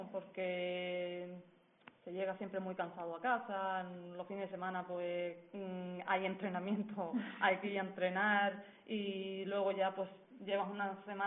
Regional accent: Canary Islands, Spain; Yo efectivamente igual, más que yo soy de Canarias, entonces tengo a la familia bastante lejos.

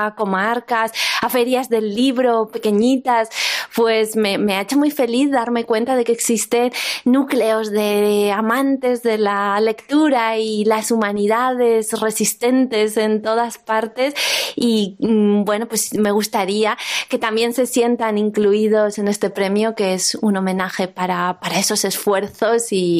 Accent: Zaragoza, Aragon, Spain; como zaragozana que he nacido aquí, que aquí he estudiado, he escrito todos mis libros, he encontrado el cobijo de mis primeras editoriales y de mis primeros lectores

